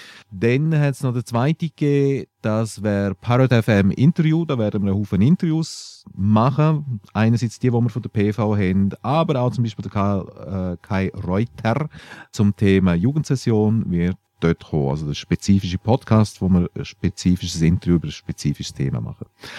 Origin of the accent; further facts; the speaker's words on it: Grisons, Switzerland; also irgendwo ich als Bündner so im letzten hintersten Krachen wohne